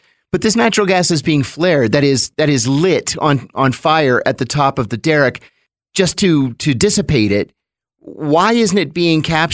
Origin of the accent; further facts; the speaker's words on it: Pennsylvania, United States; I grew up in Western Pennsylvania, and, you know, if your dad didn't work at the steel mill, he worked at the strip mine.